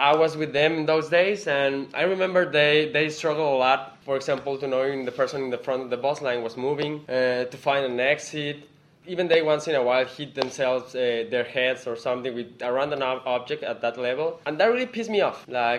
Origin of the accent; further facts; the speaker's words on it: Mexico; I'm from Mexico.